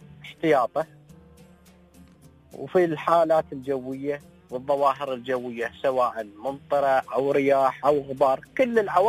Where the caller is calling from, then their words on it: Dibba Al-Fujairah, Fujairah, United Arab Emirates; من صوت الرعود اللي دنت عندنا في الساحل الشرقي هنا، خاصة دبل فجيرة.